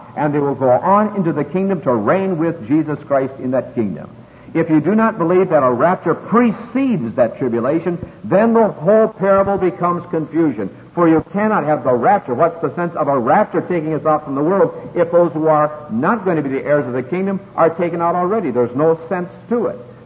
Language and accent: English; Princeburg, Minnesota, United States; born there; I was born in Princeburg, Minnesota.